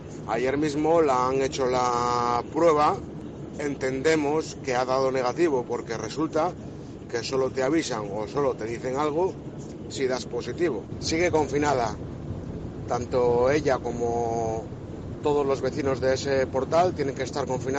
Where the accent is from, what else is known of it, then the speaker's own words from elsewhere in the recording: Santander, Cantabria, Spain; Soy de Santander. El rebrote este que se ha producido aquí me toca bastante de cerca.